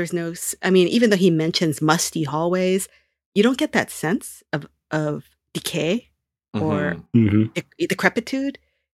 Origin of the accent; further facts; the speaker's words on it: Honolulu, Hawaii, United States; a lot of things in my hometown in Honolulu that had character and individuality get raised, you know, torn down and gets replaced by a Nike town.